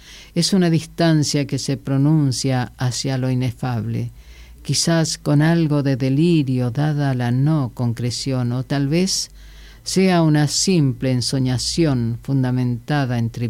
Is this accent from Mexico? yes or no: no; Resistencia, Chaco, Argentina; born there; also born or lived in Río Gallegos; now in Buenos Aires, Argentina; Y yo nací en Río, en Resistencia, anduve por Río Gallegos, ahora estoy por Capital.